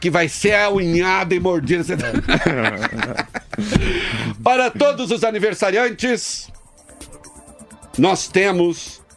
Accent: Guarapuã, São Paulo, Brazil; born there; Eu nasci no subdistrito, nasci em Guarapuã.

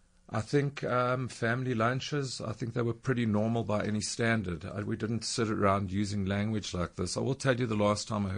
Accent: Johannesburg, Gauteng, South Africa; I grew up in Norwood, which by whatever standards in those days was supposedly liberal white South Africa.

